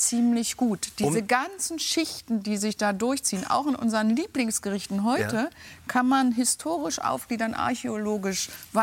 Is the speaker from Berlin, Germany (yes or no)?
yes; Berlin, Germany; Also ich bin ja Berlinerin.